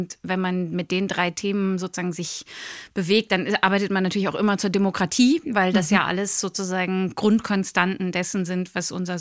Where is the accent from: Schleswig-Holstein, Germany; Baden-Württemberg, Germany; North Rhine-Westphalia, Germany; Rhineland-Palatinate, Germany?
Rhineland-Palatinate, Germany; Ich komme aus einem ganz kleinen Dorf in Rheinland-Pfalz, wo wirklich wenig Menschen leben in Relation zu Berlin.